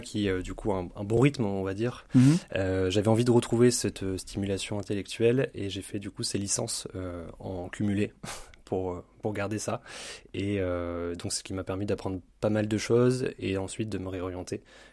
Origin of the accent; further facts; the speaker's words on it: Dunkirk, Hauts-de-France, France; j'ai 28 ans, je suis originaire de Dunkerque